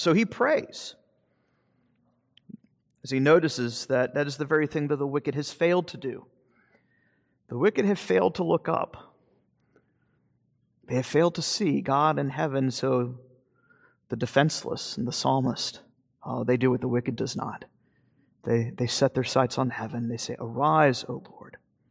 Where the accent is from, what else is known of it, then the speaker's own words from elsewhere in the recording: Florida, United States; I'm from Florida, so I use the chair as a electric chair.